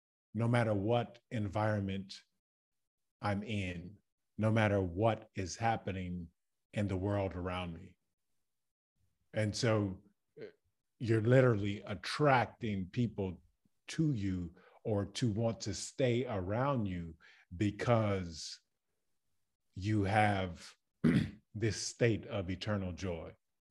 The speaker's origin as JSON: {"language": "English", "town": "Baton Rouge", "region": "Louisiana", "country": "United States", "said": "I'm from Baton Rouge, Louisiana."}